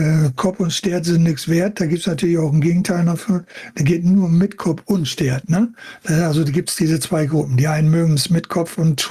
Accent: Kiel, Schleswig-Holstein, Germany; born there; Und ich bin in Kiel geboren

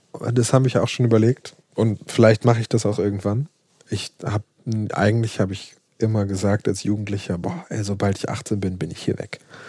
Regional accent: Hamburg, Germany; Ich komme aus Eimsbüttel. Also ich wohne in Eimsbüttel. Und aufgewachsen bin ich im Grindelviertel.

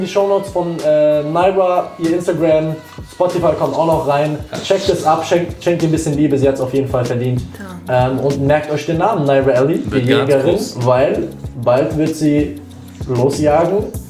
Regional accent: Turkey; now in Germany; ich komme aus der Türkei

